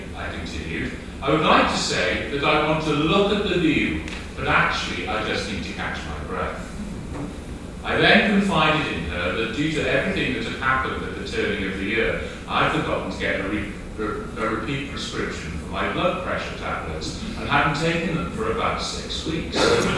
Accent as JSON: {"language": "English", "region": "Wales", "country": "United Kingdom", "said": "I am Welsh. We have mountains, not peaks, eh? A mynydd, not a brig."}